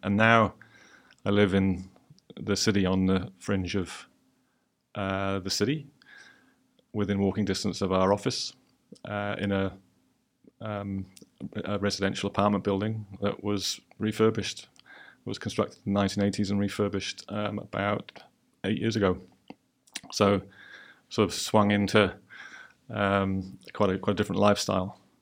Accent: Wales, United Kingdom; also born or lived in Rochdale; So I was actually born in the UK in a town called Rochdale, which is on the outskirts of Manchester. And I grew up in South Wales. My parents moved to South Wales, where I grew up.

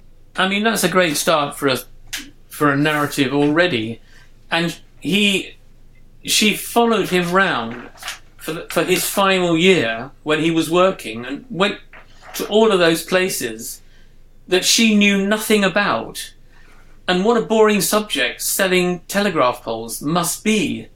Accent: Hong Kong; born there; I was born in Hong Kong

